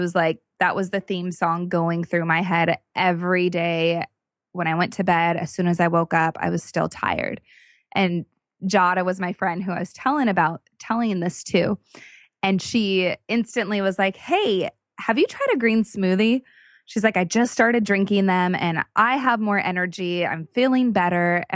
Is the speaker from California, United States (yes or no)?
yes; Los Angeles, California, United States; moved away as an adult; now in Tampa, United States; country from Los Angeles, where we grew up, and our kids were 1.5 and 3 years old at the time. And we moved from Los Angeles to Tampa, Florida in June.